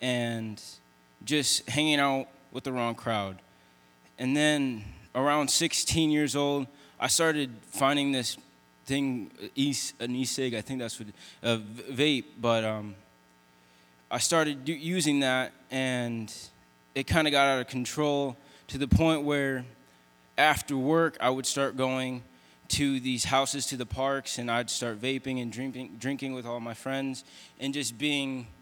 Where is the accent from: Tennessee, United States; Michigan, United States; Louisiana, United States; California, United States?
Michigan, United States; I'm from Mid Michigan.